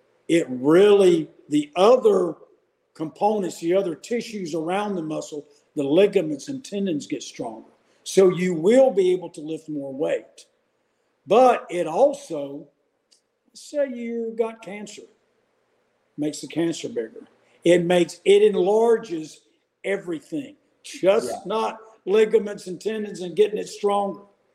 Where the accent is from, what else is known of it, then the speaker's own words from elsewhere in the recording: Kannapolis, North Carolina, United States; So Charlotte, outside Charlotte, Kannapolis, my hometown. And we were living outside Charlotte.